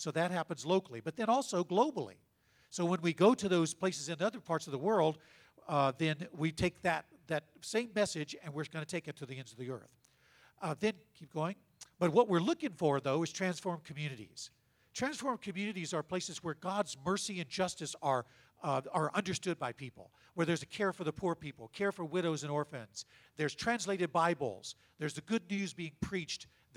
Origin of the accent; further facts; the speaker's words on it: Shreveport, Louisiana, United States; now in Fresno, United States; I'm from the Shreveport, Louisiana area, but now we live.